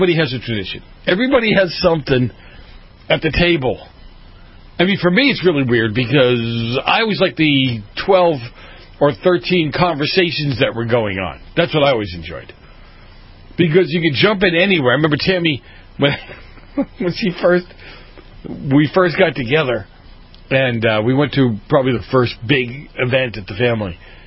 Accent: Massachusetts, United States; And I grew up in Massachusetts.

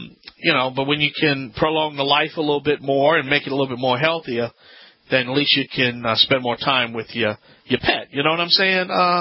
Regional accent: Louisiana, United States

